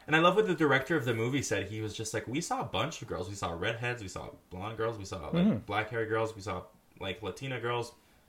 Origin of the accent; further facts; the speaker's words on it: Canada; first language French; English is a second language; I think because my first language is French-Canadian, it took me a really long time